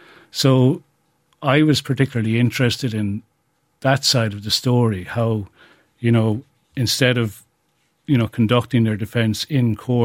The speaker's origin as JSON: {"language": "English", "town": "Limerick", "region": "County Limerick", "country": "Ireland", "said": "I'm from Limerick"}